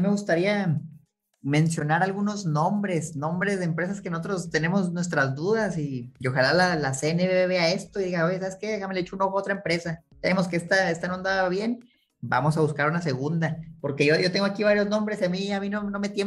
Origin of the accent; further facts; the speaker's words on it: Chihuahua, Mexico; Fíjate, yo soy de Chihuahua